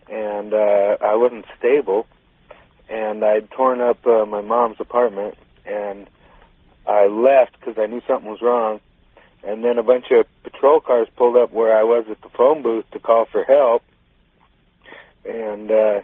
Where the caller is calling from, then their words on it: Tacoma, Washington, United States; I'm calling from Tacoma, Washington.